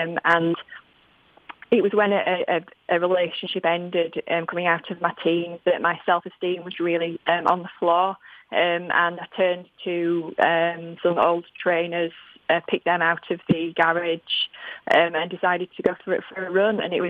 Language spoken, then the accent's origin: English; Yorkshire and the Humber, United Kingdom; accent: Yorkshire; I do hope that your listeners can understand my very Yorkshire accent, Mark